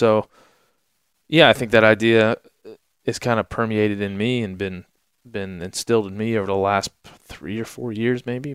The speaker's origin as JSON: {"language": "English", "region": "Maryland", "country": "United States", "tie": "born or raised there", "said": "I grew up on the East Coast in Maryland, and we hunted Green Ridge State Forest, like, was our backyard."}